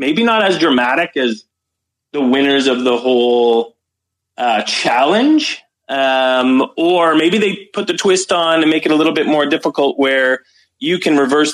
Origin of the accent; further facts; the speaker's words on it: Canada; also born or lived in Toronto; now in Scottsdale, United States; But I am another Canadian defector down to the States.